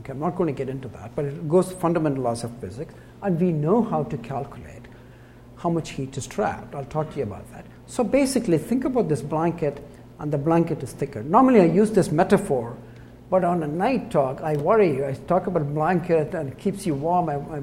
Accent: India; moved away as an adult; now in United States; when 1970s, when I came from India to the US, and I finished my PhD

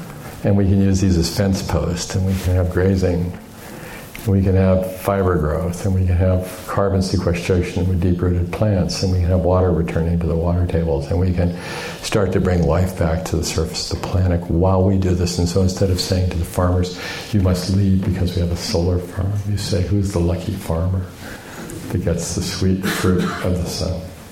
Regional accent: Japan; And I'm from Japan, and we like simple, elegant things.

